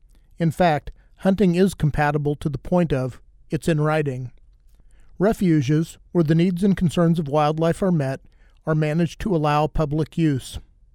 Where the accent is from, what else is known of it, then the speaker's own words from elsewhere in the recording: Kansas, United States; In my home state of Kansas, during my youth, white-tailed deer were not very numerous